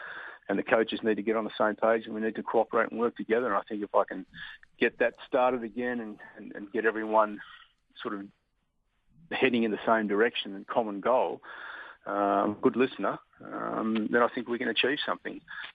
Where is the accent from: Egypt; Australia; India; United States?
Australia; Hawthorn, Victoria; moved away as an adult; now in Canberra, Australia; But being a Melbourne boy through and through, born and bred in Hawthorn, it was a bit of a culture shock.